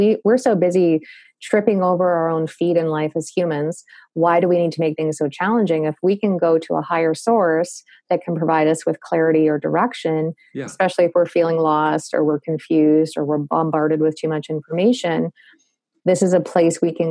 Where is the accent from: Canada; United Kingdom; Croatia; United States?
Canada; accent: Canadian; I just heard my Canadian accent there.